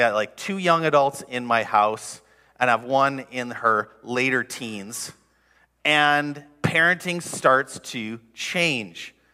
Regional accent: North Delta, British Columbia, Canada; I grew up mainly in the Lower Mainland, North Delta. But I did majority of my college years in Minneapolis.

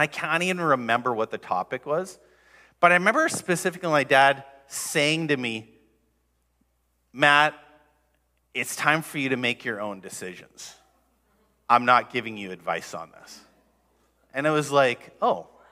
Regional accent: North Delta, British Columbia, Canada; I grew up mainly in the Lower Mainland, North Delta. But I did majority of my college years in Minneapolis.

